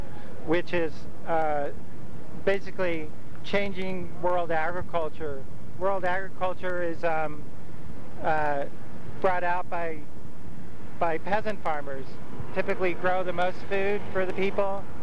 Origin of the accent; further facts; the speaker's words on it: California, United States; Sure. I'm a farmer from Humboldt County.